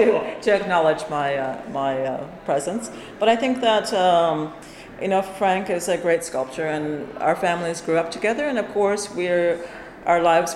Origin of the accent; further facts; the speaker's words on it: Ontario, Canada; Yes. I'm from northwestern Ontario, Thunder Bay area and Sulakout.